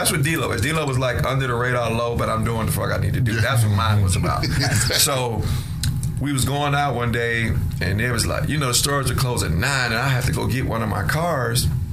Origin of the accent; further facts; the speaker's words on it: New York City, New York, United States; I grew up in it. I'm from New York. I grew up in the Bronx, seeing all the DJs in the park.